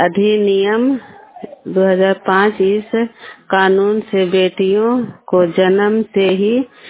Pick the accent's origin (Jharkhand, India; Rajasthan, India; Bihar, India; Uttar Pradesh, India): Bihar, India; Chiraiya; मैं चिरैया की रहने वाली हूँ।